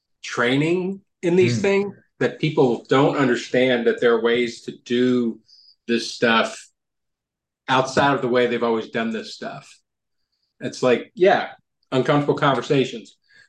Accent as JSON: {"language": "English", "region": "Kentucky", "country": "United States", "tie": "born or raised there", "said": "Yeah, maybe it's because I grew up in Kentucky, in a working class Kentucky, which was a fairly limited communication option environment."}